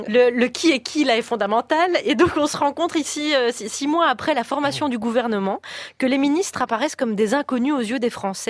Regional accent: Belgium; on est belges.

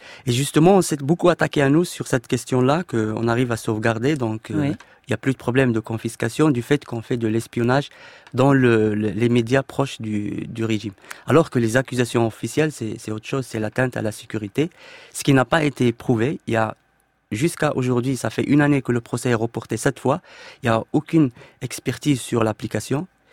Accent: Drâa-Tafilalet, Morocco; moi-même je suis issu de la région de Ouarzazate qui est

